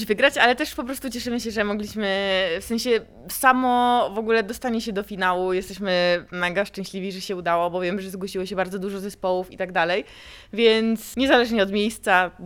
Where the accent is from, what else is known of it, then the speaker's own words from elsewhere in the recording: Olsztyn, Warmian-Masurian Voivodeship, Poland; jestem właśnie rodowicie olsztynianką